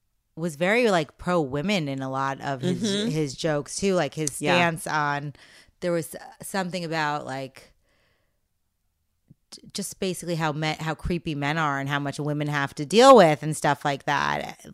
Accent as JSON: {"language": "English", "country": "India", "said": "oh, I thought it is Shalini. I'm Indian."}